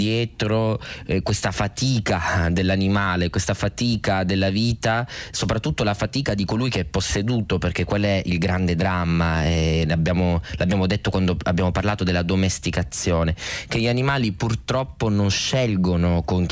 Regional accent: Sicily, Italy; Soprattutto in Sicilia, da dove vengo io

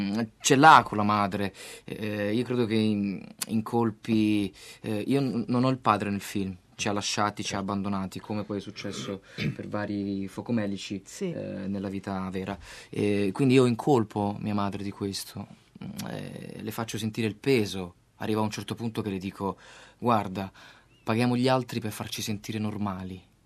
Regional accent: Bari, Apulia, Italy; also born or lived in Bisceglie; now in Rome, Italy; Vengo da Bari, vivo a Roma da 5 anni, passo da Milano per studi formativi, ho fatto l'Accademia di Milano.

